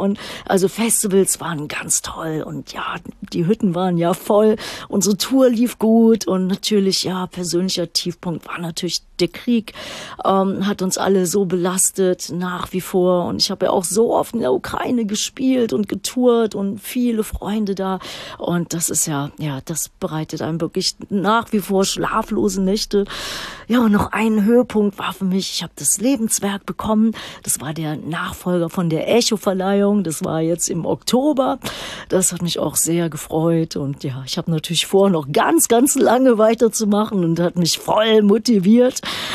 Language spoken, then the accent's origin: German; Düsseldorf, North Rhine-Westphalia, Germany; in meiner alten Heimatstadt Düsseldorf